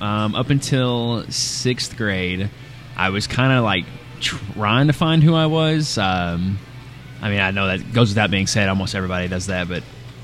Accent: Bowling Green, Kentucky, United States; I'm from right here in good old BG, man.

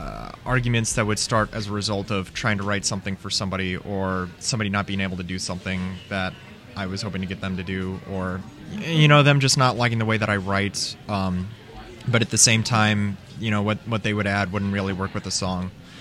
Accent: United States; accent: Northern; never really felt like I was a Southerner, probably because I got picked on in school because of my Northern accent, which is crazy to me because I sure can't hear it anymore.

